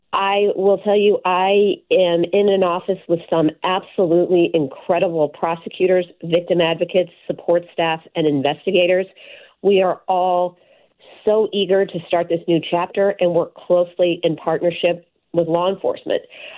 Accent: Missouri, United States; I grew up in St. Louis County. I raised my kids here. I want my kids to want to stay here and raise their kids here.

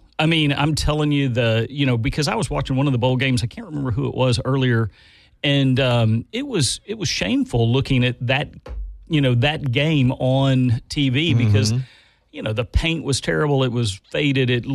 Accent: Houston, Texas, United States; I mean, for them because they're nearby and I grew up in Houston

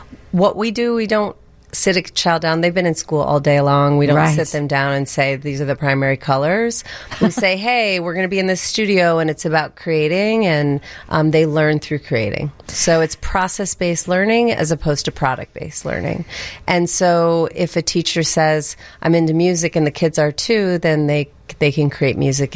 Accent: New York City, New York, United States; now in Chicago, United States; I came from New York City in the early 90s, moved here, and it was very obvious, and still is, how segregated our city is.

